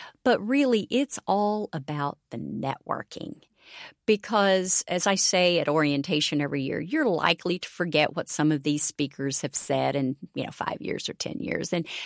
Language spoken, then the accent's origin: English; Kentucky, United States; I grew up in Eastern Kentucky. I had never been in a coal mine until I went through Leadership Kentucky.